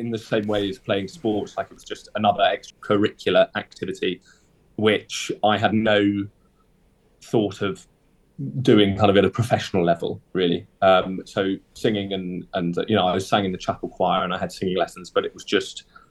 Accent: England, United Kingdom; I'm a tenor. I grew up in England, but I've got I'm half English and half Italian. But I've lived in England all my life, and I studied in London at the Royal Academy of Music

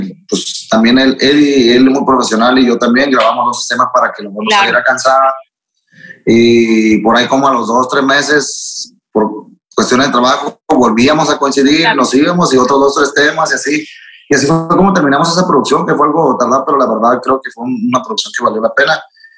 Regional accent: Guasave, Sinaloa, Mexico; Ya yo soy de Guasave, Mazatlán me queda 4 horas.

